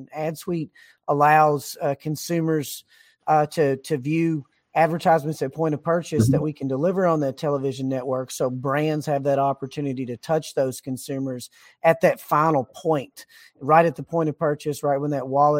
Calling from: Bowling Green, Kentucky, United States; I'm in Bowling Green, Kentucky, just north of Nashville.

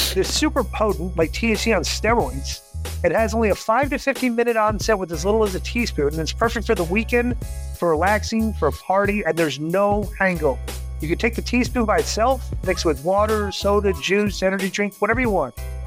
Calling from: Midland, Texas, United States; from Midland, Texas.

